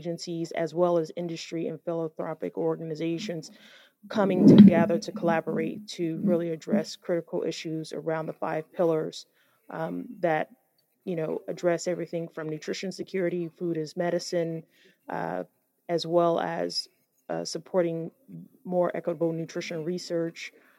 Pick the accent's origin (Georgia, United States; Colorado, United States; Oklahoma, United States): Oklahoma, United States; even from my home state of Oklahoma